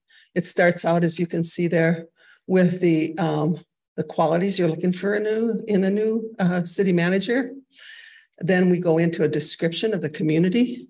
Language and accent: English; South Dakota, United States; I'm from South Dakota, by the way.